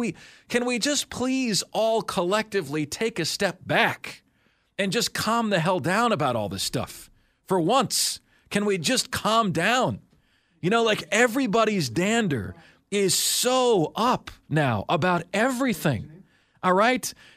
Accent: Tampa, Florida, United States; my hometown of Tampa, for one, have been up for hundreds of years.

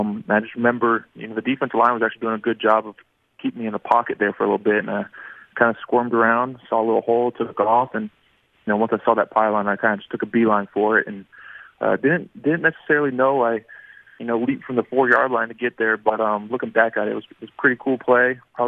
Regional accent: Atlanta, Georgia, United States; Yeah, I'm already back down in Atlanta, you know, my hometown, and I'm back to training already.

